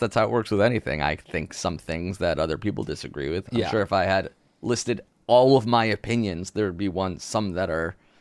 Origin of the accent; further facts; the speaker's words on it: Toronto, Ontario, Canada; And my band … We're from Toronto and have been loving your comedy since I was too young to know.